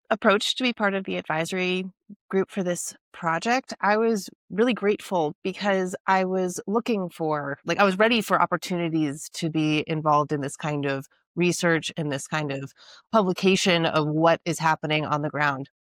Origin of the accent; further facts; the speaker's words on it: United States; I am from the United States. I live in Europe, so I have my feet in sort of both policy places